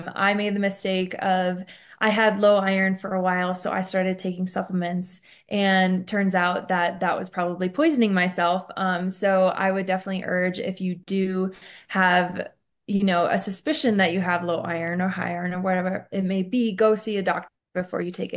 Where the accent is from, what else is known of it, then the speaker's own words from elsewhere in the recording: Midwest, United States; I really attest that to well, one, growing up in the Midwest, dairy was a huge one, getting in that calcium.